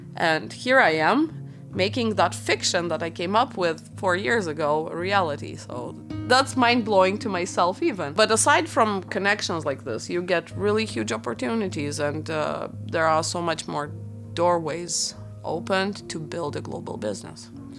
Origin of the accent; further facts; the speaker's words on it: Moldova; English is a second language; moved away as an adult; now in Netherlands; Well, I come from Moldova. I am in the Netherlands since 2016.